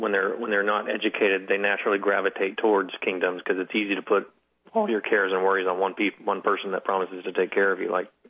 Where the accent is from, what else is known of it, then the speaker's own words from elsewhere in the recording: Florida, United States; also born or lived in California; But personally, I was born in California, so I was born out in your neck of the woods, but I only lived there for 6 years. Lived in Florida for the rest of the next 28. I'm 34 years old.